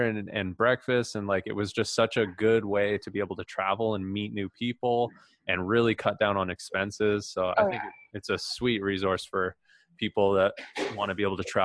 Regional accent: Victoria, British Columbia, Canada; because I'm from Victoria. I live in Victoria right now, and I went across the Georgia Strait to Vancouver

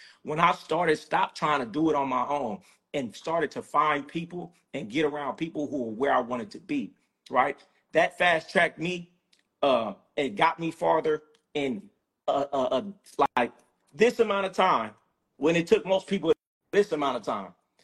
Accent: Sacramento, California, United States; I'm from Sac. I'm from Sac.

